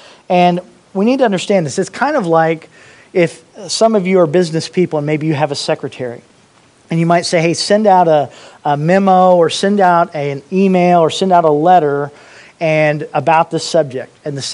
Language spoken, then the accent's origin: English; Indiana, United States; I grew up in Indiana, and we go to a place called Kings Island.